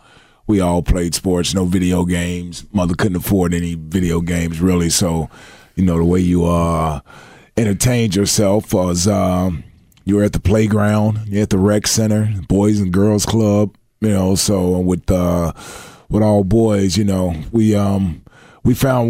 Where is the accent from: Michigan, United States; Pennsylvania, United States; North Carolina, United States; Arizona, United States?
North Carolina, United States; Jacksonville; born there; Jacksonville, North Carolina. My father was in the Marines, so I was born on the Naval Base Camp Lejeune in Jacksonville, North Carolina.